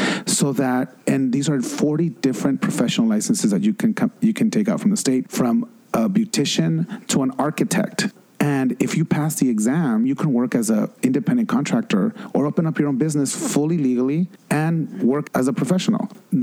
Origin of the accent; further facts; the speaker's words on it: Los Angeles, California, United States; I was growing up in East LA.